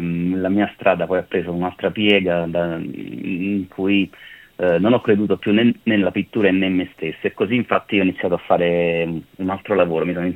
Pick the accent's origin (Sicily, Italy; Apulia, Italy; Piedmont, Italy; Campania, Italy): Campania, Italy; Salerno; born there; moved away as an adult; now in Milan, Italy; sono nato a Salerno, insomma, a 18 anni ho deciso di andare a studiare all'Accademia delle Belle Arti a Brera